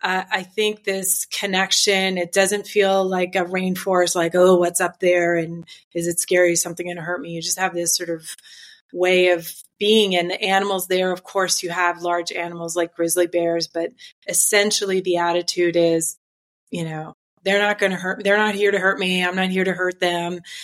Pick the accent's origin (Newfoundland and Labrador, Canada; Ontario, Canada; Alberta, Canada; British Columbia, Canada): Ontario, Canada; Toronto; born there; right now I'm in Toronto, and I was born in Toronto. And then unlike most Canadians, just like most Americans, you don't usually live in every part of America. But I've lived in most parts of Canada